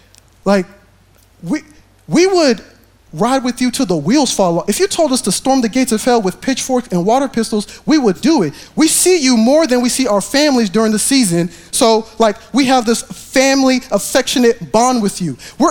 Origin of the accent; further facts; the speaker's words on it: Kansas, United States; now in Texas, United States; Mind you, I mean, I moved from Kansas, and if from Kansas, you know, I was told when you come to Texas, it's all about Southern hospitality.